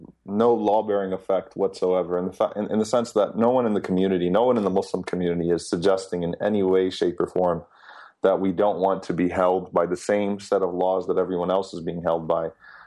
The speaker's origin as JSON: {"language": "English", "town": "New Orleans", "region": "Louisiana", "country": "United States", "tie": "born or raised there", "said": "I'm born and raised in America. I've never known any other country. I've never lived in another country. I have lived in another country, but I've never had a passport outside of this country. And we've had incidents. I'm from New Orleans."}